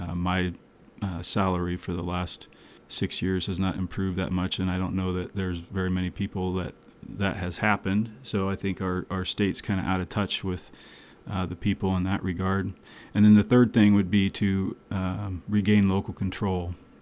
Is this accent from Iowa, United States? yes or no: yes; Fort Madison, Iowa, United States; I grew up in Fort Madison, Iowa. I went to school at Iowa State, graduated with a construction engineering degree, moved all over the country for about 10 years, moved back to Ainsworth, which is where I live with my wife and two boys.